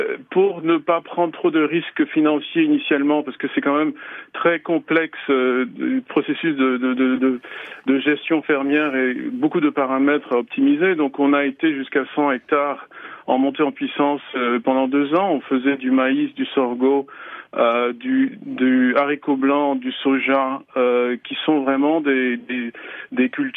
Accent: Cameroon; par rapport au Cameroun, moi je suis Camerounais, qui en a 20 seulement

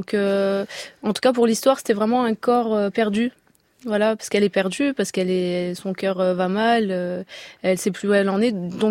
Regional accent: Marseille, Provence-Alpes-Côte d'Azur, France; moi, j'ai grandi à Marseille, dans les quartiers nord

